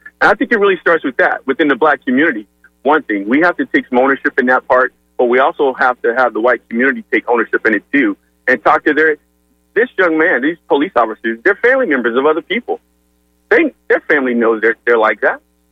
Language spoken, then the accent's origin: English; Miami, Florida, United States; I grew up in Miami during the time of McDuffie, and that was really bad.